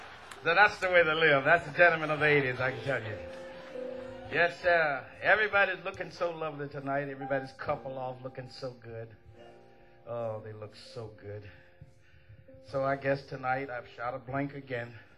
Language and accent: English; Mississippi, United States; accent: Mississippi; And my Mississippi accent, don't misunderstand what I said.